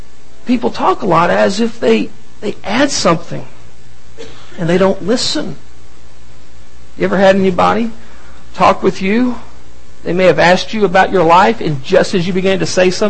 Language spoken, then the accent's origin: English; Texas, United States; I'm from Texas, and bigger is better, and more is absolutely wonderful.